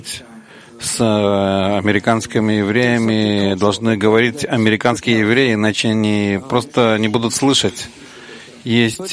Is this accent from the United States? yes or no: yes; United States; Я еврей американский, который переехал сюда.